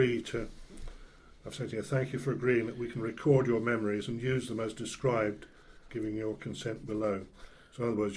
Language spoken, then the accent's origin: English; South West England, United Kingdom; I'm not from Suffolk, I'm from Dorset.